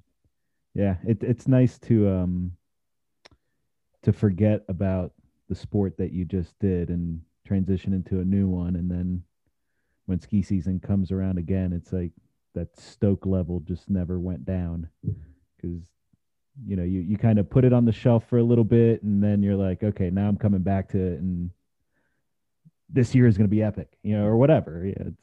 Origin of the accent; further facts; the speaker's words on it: Miami, Florida, United States; I grew up in Miami and I never watered skied.